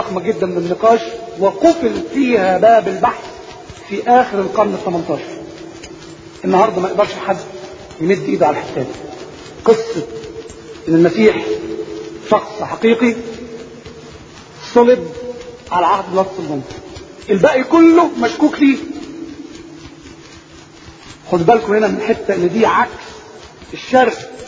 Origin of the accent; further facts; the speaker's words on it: Egypt; الطب الحديث موضوع آخر غير الطب الموجود عندنا في مصر